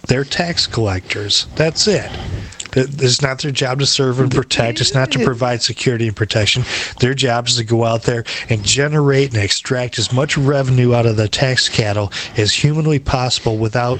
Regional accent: Detroit, Michigan, United States; I'm originally from the Detroit area

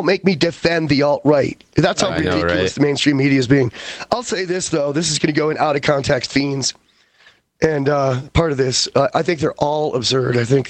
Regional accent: Charlottesville, Virginia, United States; when I say I'm from Charlottesville, Virginia, they won't mess it up.

